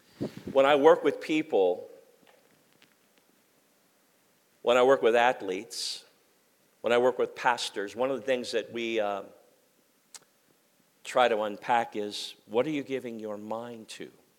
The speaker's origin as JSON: {"language": "English", "region": "Pennsylvania", "country": "United States", "tie": "born or raised there", "said": "Back in the old days, I grew up near Penn State University"}